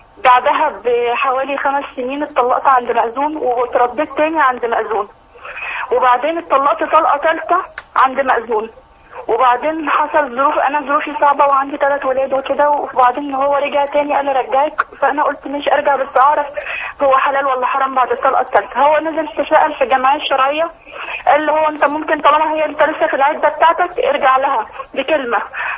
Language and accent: Arabic; Mansoura, Dakahlia, Egypt; احنا من المنصوره،